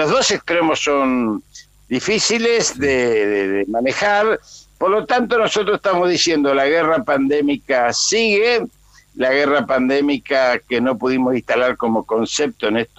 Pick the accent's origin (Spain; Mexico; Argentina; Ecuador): Argentina; como argentinos